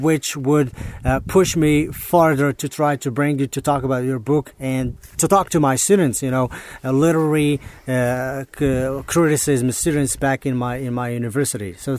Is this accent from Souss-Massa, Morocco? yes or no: yes; Agadir, Souss-Massa, Morocco; English is a second language; teaching part-time at the University also of Agadir, my hometown